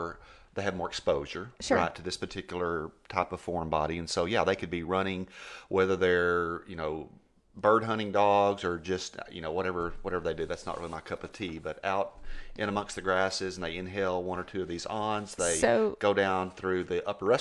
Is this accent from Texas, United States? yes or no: yes; Texas, United States; So growing up in Texas, we would have sticker wars.